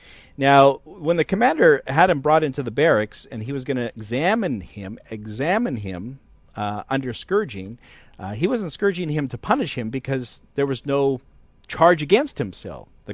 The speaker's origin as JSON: {"language": "English", "country": "Canada", "tie": "born or raised there", "moved": "as an adult", "lives_now": "Sacramento, United States", "said": "I'm actually not born and raised in the USA. I was born and raised in Canada."}